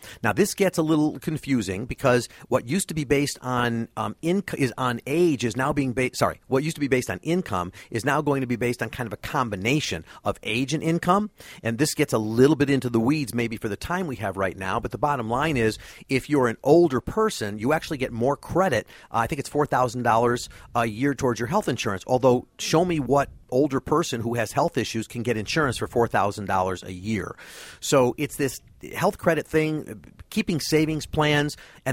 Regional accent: United States; it really makes you feel terrible as an American if we're all doing what they said we were doing.

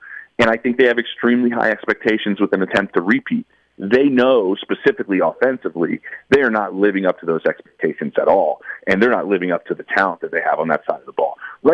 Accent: Philadelphia, Pennsylvania, United States; Yeah, listen, I'm from Philadelphia, so I get it.

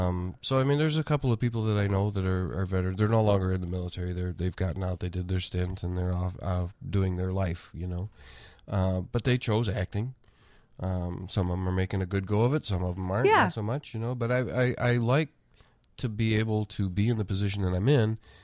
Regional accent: Lansing, Michigan, United States; But we're both from Lansing

